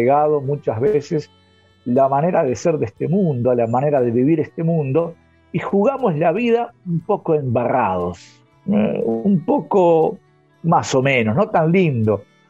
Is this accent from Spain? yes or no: no; Uruguay; Y nosotros que somos de Uruguay, no sé qué podemos decir